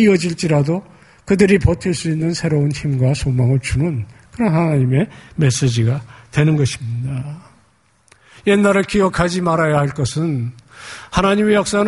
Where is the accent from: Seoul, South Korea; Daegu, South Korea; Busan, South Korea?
Seoul, South Korea; 저는 70년대 초반에 한강이 내려다 보이는 응봉동이라는 곳에 살았는데요.